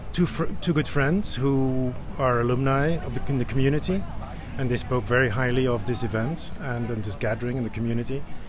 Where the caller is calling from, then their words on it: Belgium; I'm coming in from Belgium.